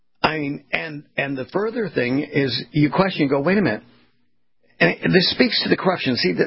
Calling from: Florida, United States; I mean, I'm broadcasting from Florida, and we're feeling the pain here.

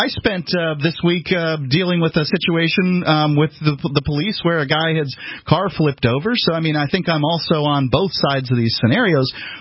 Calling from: New Hampshire, United States; I'm coming from New Hampshire.

